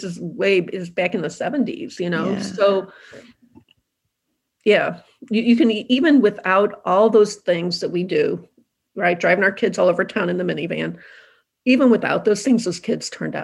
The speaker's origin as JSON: {"language": "English", "town": "St. Louis", "region": "Missouri", "country": "United States", "tie": "born or raised there", "said": "So St. Louis is my hometown"}